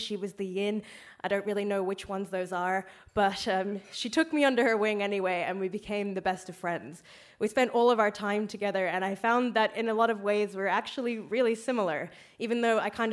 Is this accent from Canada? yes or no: no; Australia; I'm going to clarify this quickly. I'm from Australia.